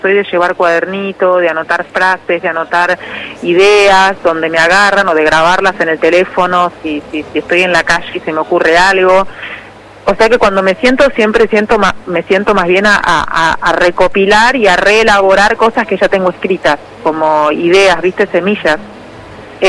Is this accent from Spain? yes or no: no; Buenos Aires, Argentina; como argentina y como porteña